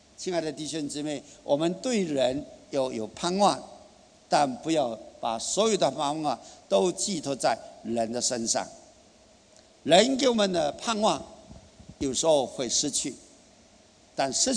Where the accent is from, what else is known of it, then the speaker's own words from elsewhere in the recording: China; 但是我们中国人都知道人死了灵魂还在